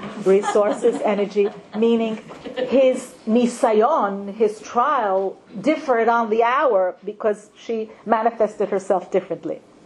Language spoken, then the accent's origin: English; Far Rockaway, New York, United States; I grew up in Far Rockaway from age 12. My father's itself began our yeshiva, Shar Yashuv, when I was 12. It was full of nursing homes.